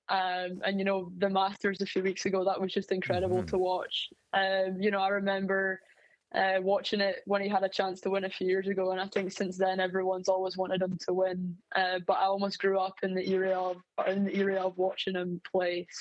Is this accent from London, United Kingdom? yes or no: no; Scotland, United Kingdom; I played with her in a few teams growing up in Scotland quite a few years ago.